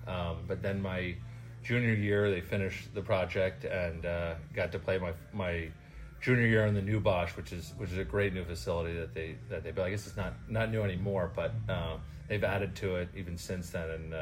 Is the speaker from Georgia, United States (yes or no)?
no; New York, United States; I remember going to quite a few Orioles games, especially when they came to Yankee Stadium, because we're from New York.